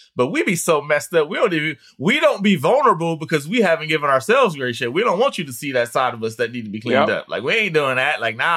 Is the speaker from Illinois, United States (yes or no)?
no; Oakland, California, United States; Not to mention, like, I was raised in East Oakland. So I knew what I knew wasn't good.